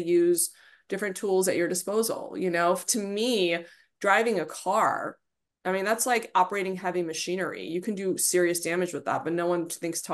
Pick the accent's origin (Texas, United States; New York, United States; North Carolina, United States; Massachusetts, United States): Texas, United States; you know, I grew up in Texas and guns were in our house all the time.